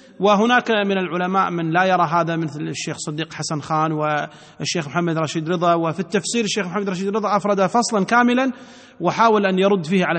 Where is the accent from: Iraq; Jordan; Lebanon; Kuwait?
Kuwait; حتى في النظام الأمني عندنا في الكويت